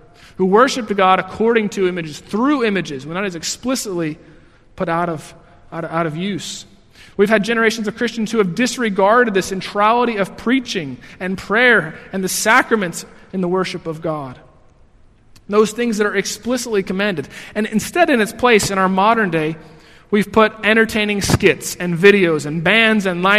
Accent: United States; because I'm an American and we innovate. That's who we are.

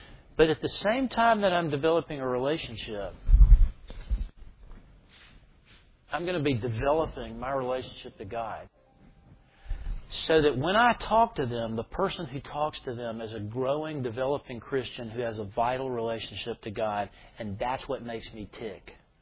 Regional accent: the South, United States; When I grew up, I grew up in the South.

